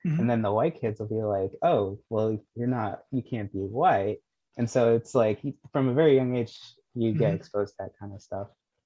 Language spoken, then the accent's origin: English; Boston, Massachusetts, United States; I grew up in East Boston, which is like a predominantly Hispanic neighborhood. And I'm of mixed descent.